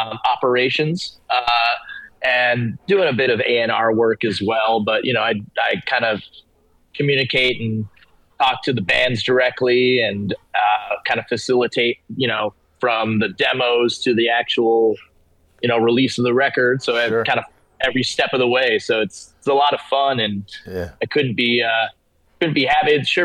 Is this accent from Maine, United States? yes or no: yes; Maine, United States; now in New York City, United States; I'm from Maine, so I'm used to it, but I didn't have any snowshoes because I just moved to New York City